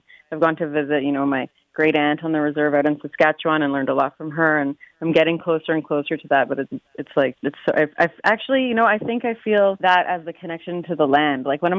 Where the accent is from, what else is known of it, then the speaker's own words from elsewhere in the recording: Spain; I grew up a lot in Spain, so Spanish is something that I am fluent in and also feel very natural speaking and singing and just living in, existing in.